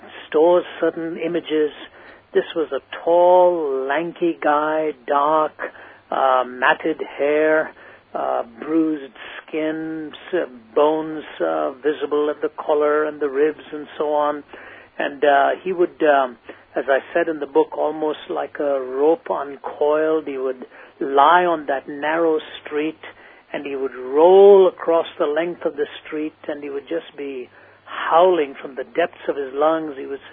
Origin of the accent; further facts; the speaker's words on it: Delhi, India; first language Hindi; can still understand Tamil, speak a smattering of it, but in terms of language, Hindi became the main language for me, since that was where I was raised in Delhi.